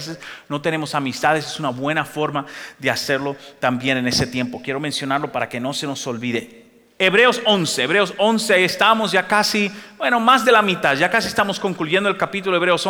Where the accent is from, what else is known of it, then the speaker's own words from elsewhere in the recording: Dominican Republic; En mi país, nosotros los dominicanos tenemos una expresión, somos medio tirados.